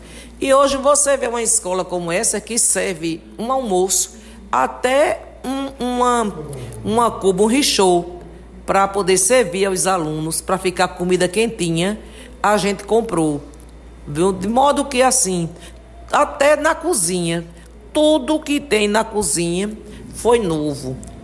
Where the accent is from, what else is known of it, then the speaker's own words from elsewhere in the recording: Brazil; eu fico muito feliz de poder ser a prefeita que nasceu na Vila Regina